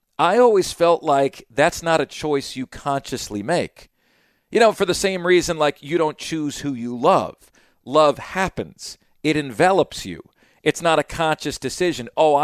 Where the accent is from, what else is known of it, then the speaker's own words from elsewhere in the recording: Syracuse, New York, United States; born there; because first of all, I was born in Syracuse.